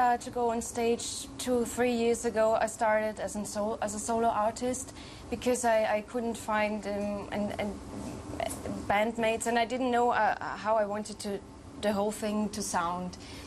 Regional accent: Austria; English is a second language; this is my band. It's my first time here in Hungary. It's actually my first gig out of Austria. We're from Austria.

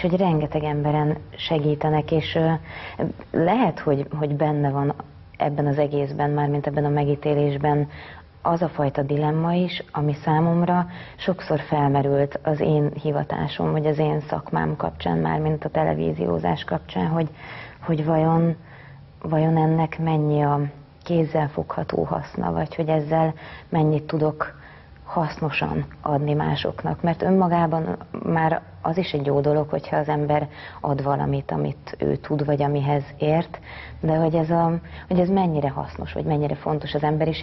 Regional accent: Szentes, Csongrád-Csanád, Hungary; moved away as an adult; also born or lived in Eger / Szombathely; now in Budapest, Hungary; tulajdonképpen 18 éves korom óta nem élek otthon Szentesen, de mindig is Szentes volt az igazi otthon.

